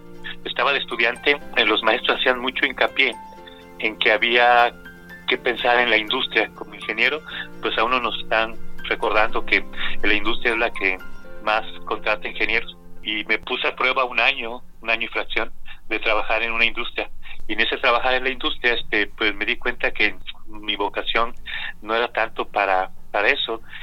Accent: Culiacán, Sinaloa, Mexico; moved away as an adult; also born or lived in Mexico City / Querétaro; now in Aguascalientes, Mexico; 1958, una familia de 9 hermanos, yo soy el tercero, y viví ahí en Culiacán hasta los 22 años, y ya posteriormente me salí y ya en Ciudad de México estuve 2-3 años, en Querétaro, y pues aquí en Aguascalientes ya 30 y tantos años.

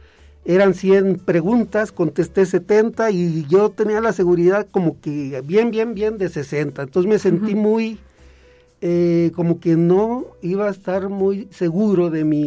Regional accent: Loreto, Zacatecas, Mexico; also born or lived in Aguascalientes; yo soy de Loreto, Zacatecas, uh-huh, y estudié la secundaria y la preparatoria aquí en la ciudad de Aguascalientes

